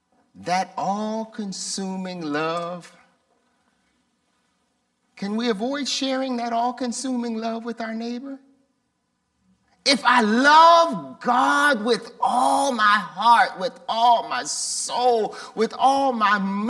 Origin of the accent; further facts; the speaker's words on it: Jamaica; now in United States; I'm an immigrant. I came to this country from Jamaica. I am a naturalized citizen.